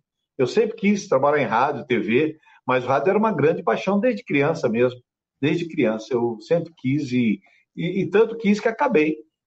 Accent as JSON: {"language": "Portuguese", "region": "São Paulo", "country": "Brazil", "tie": "born or raised there", "said": "eu sou paulistano da gema, né? Quem costuma falar da gema é o carioca, mas eu sou paulistano. Eu nasci, me orgulho muito disso, eu nasci aí na Promátria Paulista, na Joaquim Eugênio de Lima, no coração de São Paulo. Meu registro de nascimento é do Bexiga"}